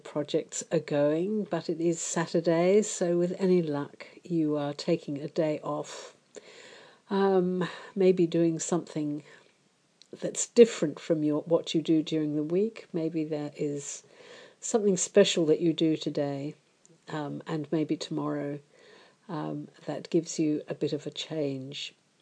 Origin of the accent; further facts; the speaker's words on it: Switzerland; moved away as an adult; now in London, United Kingdom; I was reminded of the first birthday I had after leaving home. I moved from Switzerland to England, to London, and absolutely nobody wrote to me on my birthday